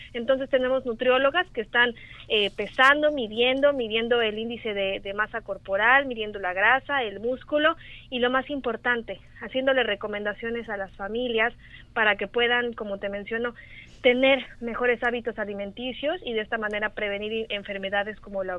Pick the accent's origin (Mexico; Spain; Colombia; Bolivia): Mexico; somos mexicanos, no importa dónde estemos